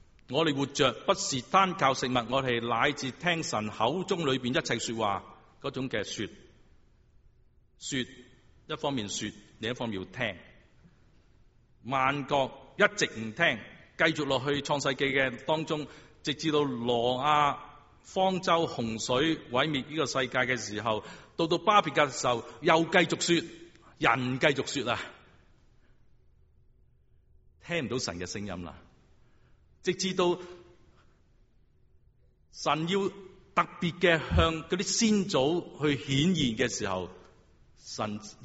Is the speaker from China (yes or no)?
yes; China; 如果不是戴德生来中国，我们中国人怎样可以听到福音？